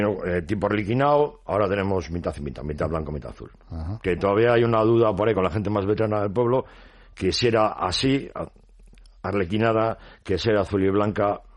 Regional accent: Bilbao, Basque Country, Spain; Yo cuando jugaba en Marza subía en el Funi Archanda, pues soy de Uribarri.

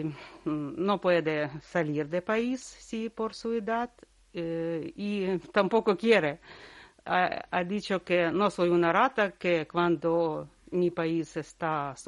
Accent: Kyiv, Ukraine; Spanish is a second language; moved away as an adult; now in Basque Country, Spain; De la capital, llevo aquí ya 3 años

